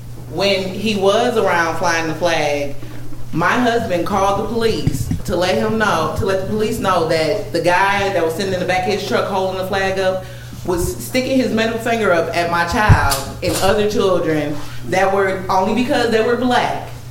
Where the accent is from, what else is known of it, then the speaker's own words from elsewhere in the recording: the South, United States; Because I'm from the South.